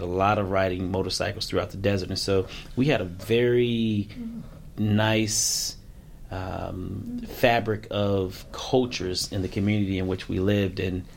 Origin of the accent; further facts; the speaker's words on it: Clark County, United States; Well, I grew up in Clark County, humble beginnings.